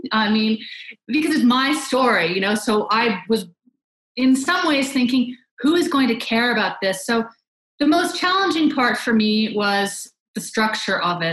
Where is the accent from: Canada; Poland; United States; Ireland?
Canada; I'd love to learn Spanish, which I have never done. I grew up in Canada and studied French for 12 years and am in no way fluent in French